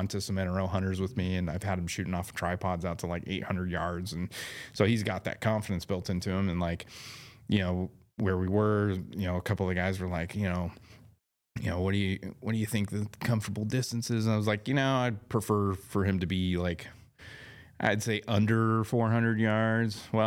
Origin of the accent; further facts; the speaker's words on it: San Diego, California, United States; I grew up in East San Diego.